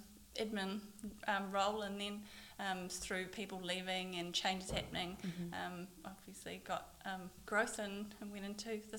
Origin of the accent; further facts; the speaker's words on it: Tauranga, Bay of Plenty, New Zealand; also born or lived in Australia; I grew up in Tauranga, to Tauranga Girls College.